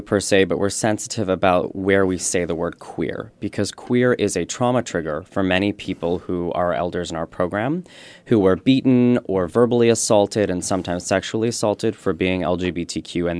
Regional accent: Northeast, United States; And I mean, I'm from the Northeast, and in the Northeast, people are pricklier, but they're sometimes more honest, for better or for worse.

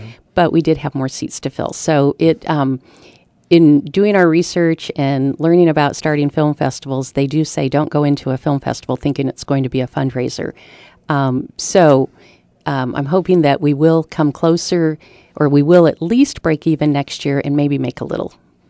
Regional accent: Colorado, United States; So, well, I grew up in Colorado, and we did do a lot outside.

